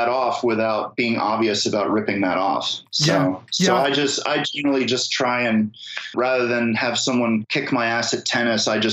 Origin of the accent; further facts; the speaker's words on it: Philadelphia, Pennsylvania, United States; now in Brooklyn, United States; And then, I live in Brooklyn, but I'm from Philadelphia originally.